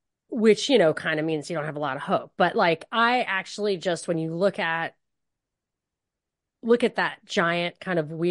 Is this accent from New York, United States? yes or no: yes; New York, United States; also born or lived in Texas; I didn't know anyone who thought that way, because I was from New York, which is super Democrat. And but then this radio station was in Atlanta. I'd lived in Texas